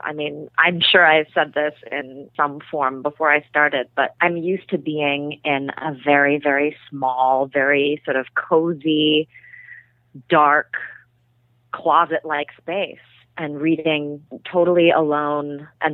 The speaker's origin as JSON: {"language": "English", "town": "Oakland", "region": "California", "country": "United States", "tie": "born or raised there", "said": "Sure. Well, I was born in Oakland, California, born and raised, and I went to Juilliard for college."}